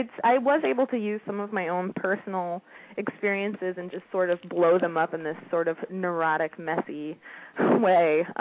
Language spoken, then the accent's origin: English; Iowa, United States; I come from Iowa